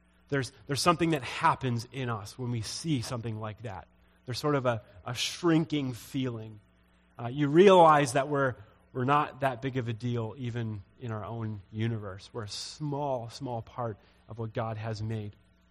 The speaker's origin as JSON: {"language": "English", "town": "Edmonton", "region": "Alberta", "country": "Canada", "tie": "born or raised there", "said": "So I grew up in Edmonton, big city, fairly big city. Right? There's a lot of light pollution, so in the evenings you don't see the stars very well."}